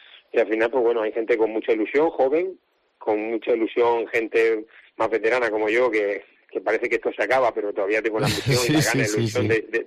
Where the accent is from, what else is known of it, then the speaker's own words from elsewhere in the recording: Águilas, Region of Murcia, Spain; es bonito, sobre todo en mi pueblo, con Águilas, ¿no? Que es mi ciudad y mi club, y me hace, la verdad, que especial ilusión este partido, sí.